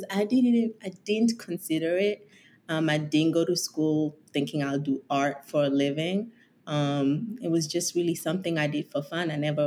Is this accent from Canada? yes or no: no; Kenya; now in United States; When my family moved to the States, I'm originally from Kenya.